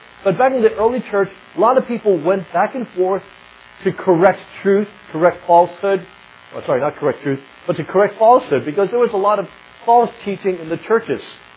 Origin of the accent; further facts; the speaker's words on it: United States; And because I'm American, they would ask me, so what's with this